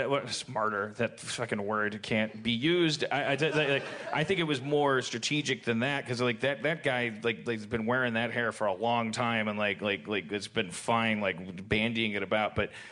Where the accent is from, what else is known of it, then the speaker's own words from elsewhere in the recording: Milwaukee, Wisconsin, United States; And like I grew up in Milwaukee.